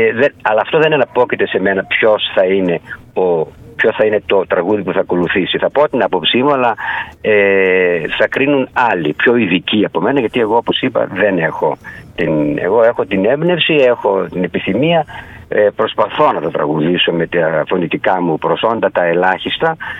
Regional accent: Kastoria, Western Macedonia, Greece; now in Thessaloniki, Greece; είναι στη Βόρεια Ελλάδα, είμαι στη Θεσσαλονίκη. Αλλά είμαι καταγωγή από πολύ κοντά σας. Είμαι από την Καστοριά.

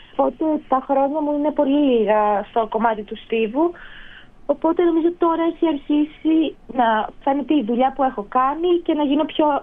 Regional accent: Ioannina, Epirus, Greece; επειδή είχα μείνει στα Γιάννενα στην πόλη μου, ήταν λίγο πιο εύκολο να συνδυάσω τον αθλητισμό με τις προπονήσεις, λόγω ότι ήταν μια μικρή πόλη

